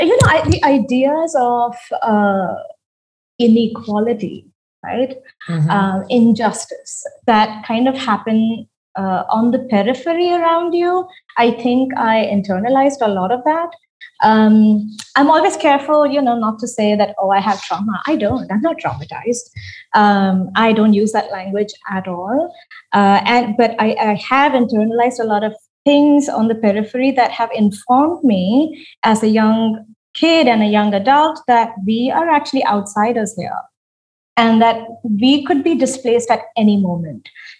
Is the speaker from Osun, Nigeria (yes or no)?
no; Lagos, Nigeria; So I grew up in Lagos, Nigeria, which I think for me particularly, I was born in 1981.